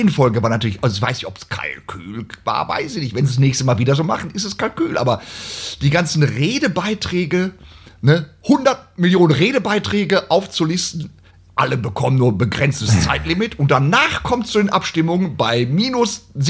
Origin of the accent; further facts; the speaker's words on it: Gelsenkirchen, North Rhine-Westphalia, Germany; Im Herzen bin ich natürlich auch zu Hause, wo Schalke. Weißt du, ich komme ja aus Schalke. Du kriegst zwar den Jungen aus Schalke, aber nicht Schalke aus dem Jungen.